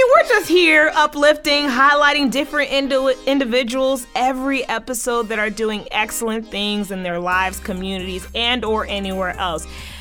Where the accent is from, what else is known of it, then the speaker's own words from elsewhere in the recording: United States; although my family is very much Haitian, I was born and raised in the States.